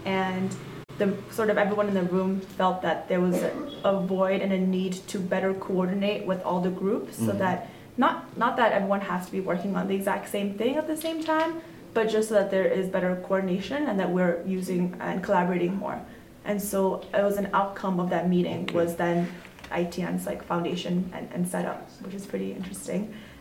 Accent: Dharamsala, Himachal Pradesh, India; born there; also born or lived in Boston; I was born in Dharamsala. Okay. And I lived in Kanki for 1 year. and then in Boston

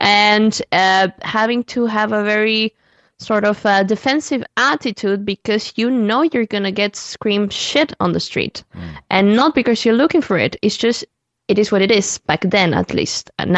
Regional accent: Chile; But on the personal side, I grew up in Chile.

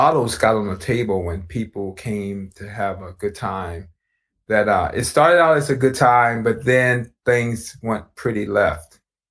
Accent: Baltimore, Maryland, United States; So I grew up in East Baltimore, right near the famous Johns Hopkins Hospital.

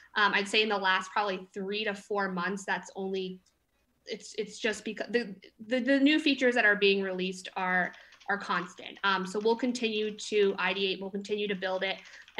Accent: Connecticut, United States; I'm on the East Coast. I'm from Connecticut.

